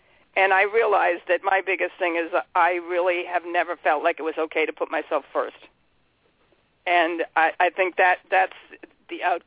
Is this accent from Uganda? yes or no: no; Ireland; and I'm Irish, so guilt has been my middle name for a long time.